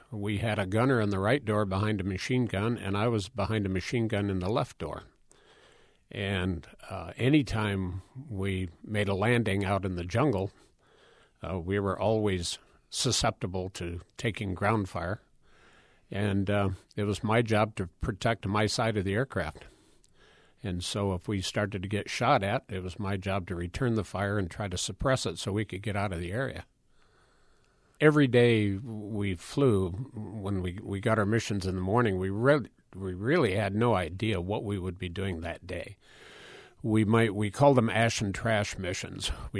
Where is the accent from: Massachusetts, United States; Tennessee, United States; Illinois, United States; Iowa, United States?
Iowa, United States; Cedar Falls; growing up in Cedar Falls, just a few blocks from the university